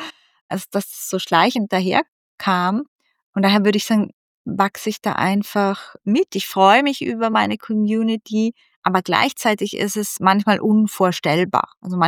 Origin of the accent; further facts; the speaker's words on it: Austria; Ja, also bei uns in Österreich ist es sowieso als viel strikter geregelt.